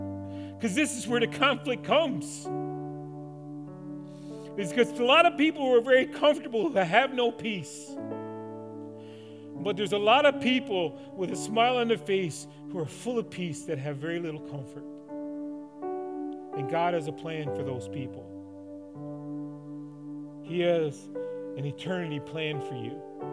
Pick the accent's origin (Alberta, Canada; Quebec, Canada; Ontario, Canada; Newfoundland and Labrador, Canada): Newfoundland and Labrador, Canada; When I came up from Newfoundland the first time when I was 8 years old and we were driving through Toronto